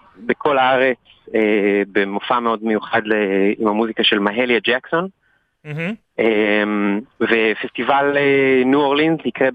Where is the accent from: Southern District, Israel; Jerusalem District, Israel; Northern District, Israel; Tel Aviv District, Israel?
Tel Aviv District, Israel; Tel Aviv; moved away as an adult; now in New York, United States; גדלתי בתל אביב, ניגנתי כינור בתור ילד במרכז המוזיקה ביפו